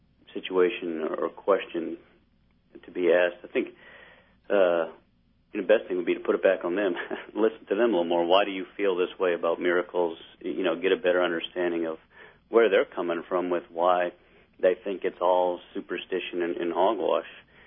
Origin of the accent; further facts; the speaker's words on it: New Orleans, Louisiana, United States; I grew up in New Orleans as well.